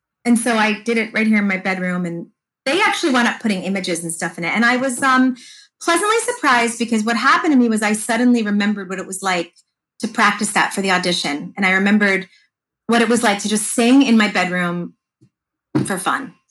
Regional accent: Fair Lawn, New Jersey, United States; Okay, so my hometown, Fairlawn, New Jersey

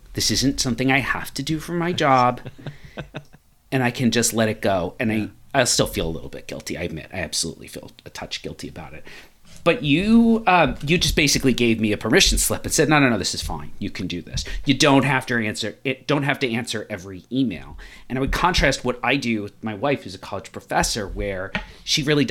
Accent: United States; It is unlike a lot of the major sports I grew up with here in the United States

